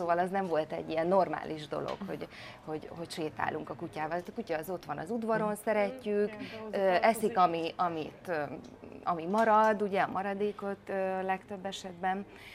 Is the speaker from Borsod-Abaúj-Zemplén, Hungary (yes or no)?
yes; Miskolc, Borsod-Abaúj-Zemplén, Hungary; A sok vidéki kutya után én miskolci lány vagyok